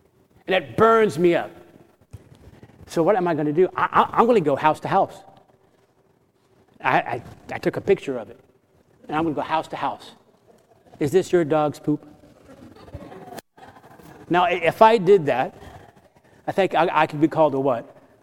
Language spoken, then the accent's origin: English; Florida, United States; I grew up in Florida. There was never one time in Florida when I went to a sauna.